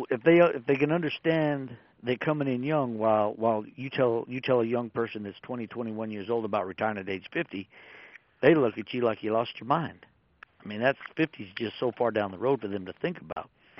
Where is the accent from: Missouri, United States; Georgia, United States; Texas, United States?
Texas, United States; El Paso; Now, I grew up in El Paso, Texas, so I spoke Spanish growing up.